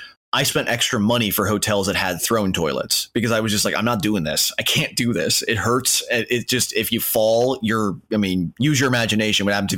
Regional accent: Minneapolis, Minnesota, United States; But we had a Republican senator a number of years back in the bathroom of actually my hometown, Minneapolis, in the bathroom of the Minneapolis airport.

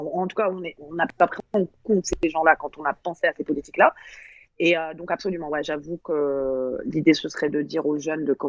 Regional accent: France; on est très, très, très arrogant en tant que Français.

